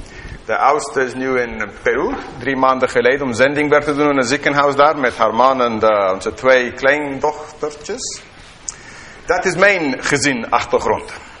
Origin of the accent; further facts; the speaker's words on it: England, United Kingdom; Dutch is a second language; now in Netherlands; Mijn Nederlands is een beetje uniek. Ik maak mijn eigen versie ervan. Ik ben een Engelsman.